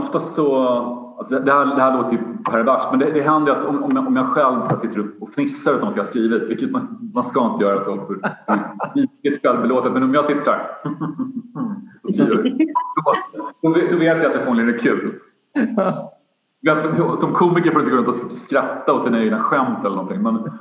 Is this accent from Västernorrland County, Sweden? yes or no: no; Linköping, Östergötland, Sweden; Jag växte upp i Linköping.